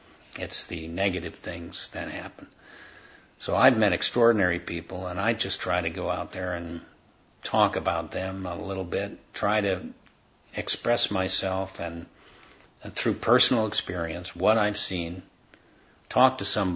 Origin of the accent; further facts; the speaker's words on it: United States; born there; But I was born in the United States. I'm proud of it. I love my country.